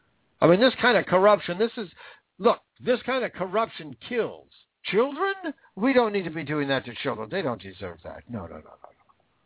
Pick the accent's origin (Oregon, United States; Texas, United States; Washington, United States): Washington, United States; I know Spokane. I'm from Washington State. Been there several times.